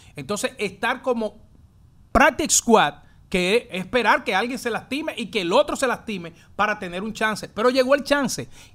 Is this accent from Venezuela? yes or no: no; Dominican Republic; now in New York, United States; en el caso nuestro como dominicanos, los tres también pues viniendo de otro país, y el caso tuyo y mío como dominicanos